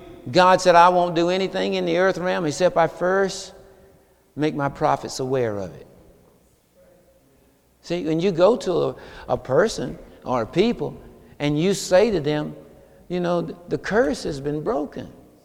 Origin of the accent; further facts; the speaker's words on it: Seneca, South Carolina, United States; over there on Perry Hill where I was raised in Seneca, South Carolina